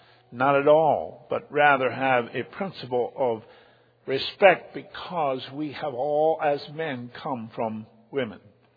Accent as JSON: {"language": "English", "country": "Russia", "tie": "born or raised there", "second_language": "English", "said": "having been born and raised in Russia"}